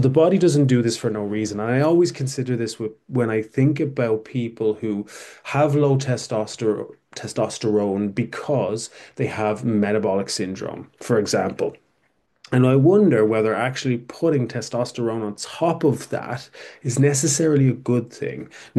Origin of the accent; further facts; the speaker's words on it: Ireland; I'm Irish